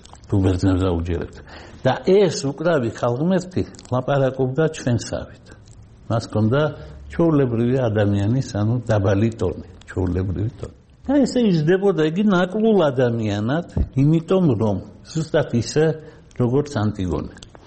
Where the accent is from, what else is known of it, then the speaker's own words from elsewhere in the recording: Batumi, Adjara, Georgia; მე ბათუმელი ვარ